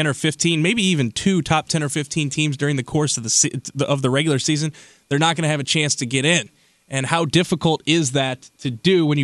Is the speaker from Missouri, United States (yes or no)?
yes; St. Louis, Missouri, United States; One of my favorite events to go to as a kid growing up in St. Louis.